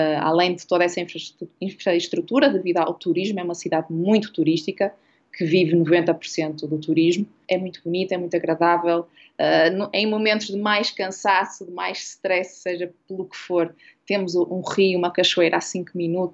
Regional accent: Maia, Porto, Portugal; lembro-me muito da rua onde eu cresci, perto da minha avó, na cidade de Jardim, na Maia.

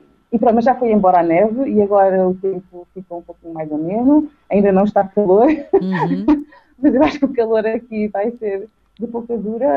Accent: Portugal; E gosto muito de ser portuguesa, toda a gente sabe que eu sou portuguesa. Eu não tenho sotaque quando falo inglês, mas eu faço questão de dizer que sou portuguesa, assim que eu conheço alguém.

